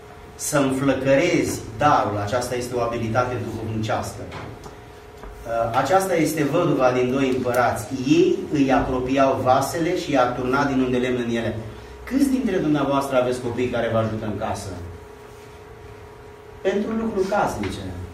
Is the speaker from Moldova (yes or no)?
no; Romania; există o diferență mare între mentalitatea din estul Europei, unde noi am crescut în România, și între țările civilizate.